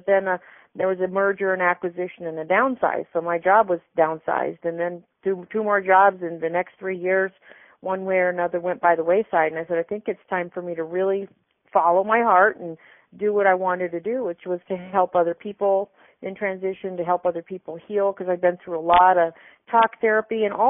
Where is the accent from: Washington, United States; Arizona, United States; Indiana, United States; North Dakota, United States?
Arizona, United States; I'm from Arizona, and different places.